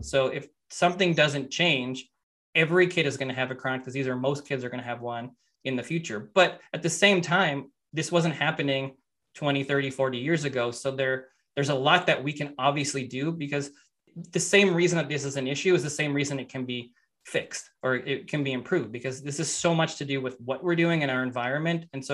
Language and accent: English; Canada; And it's different because I come from Canada, so it's a very different model there.